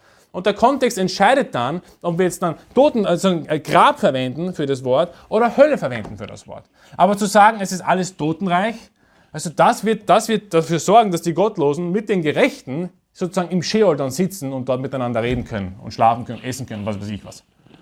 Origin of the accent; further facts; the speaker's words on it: Austria; aber was heißt das für uns als Österreicher?